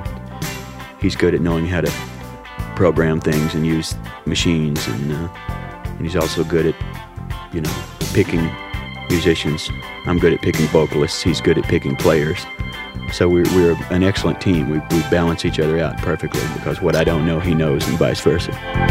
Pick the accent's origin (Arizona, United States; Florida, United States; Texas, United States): Texas, United States; he's a New Yorker and I'm a Texan.